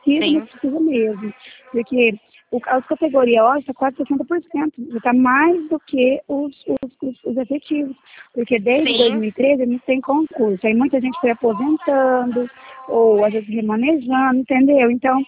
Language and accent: Portuguese; Franca, São Paulo, Brazil; Eu sou de Franca